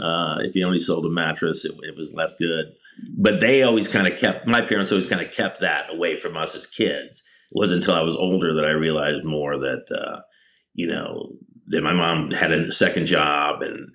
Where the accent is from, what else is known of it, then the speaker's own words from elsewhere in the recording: South Bend, Indiana, United States; I was raised in South Bend, Indiana. So moving outside of downtown area, you know, moved into quote unquote the suburbs.